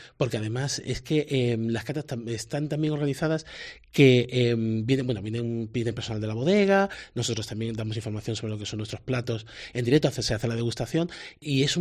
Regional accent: Málaga, Andalusia, Spain; Yo soy de origen andaluz, soy de Málaga

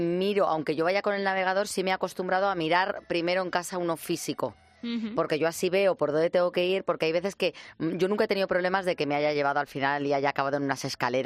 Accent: Madrid, Community of Madrid, Spain; Yo soy de Madrid de toda la vida.

